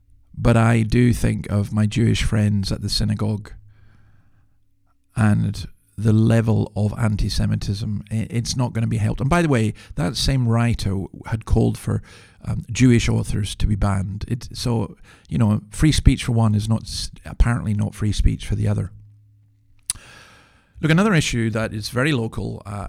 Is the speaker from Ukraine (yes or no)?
no; Scotland, United Kingdom; I'm sorry, but, you know, I'm a Scotsman, and it's one day sunshine.